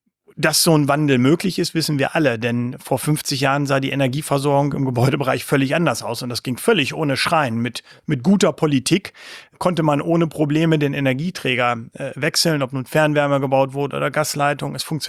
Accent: Northern Germany, Germany; Auch als Norddeutscher, so ist das ja nicht.

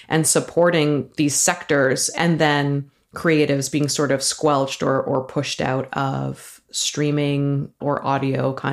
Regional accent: Canada; one of the values we have as Canadians is that we seek to protect and promote what we refer to as Canadian content, or CanCon for short.

